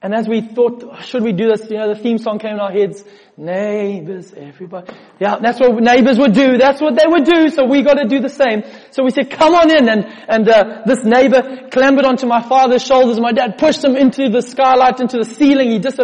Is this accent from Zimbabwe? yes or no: yes; Zimbabwe; We had a TV show in Zimbabwe. I grew up in Zimbabwe.